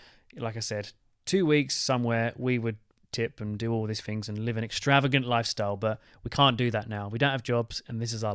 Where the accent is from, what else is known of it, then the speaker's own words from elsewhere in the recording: United Kingdom; Yeah, well, being British anyway, we explain to people.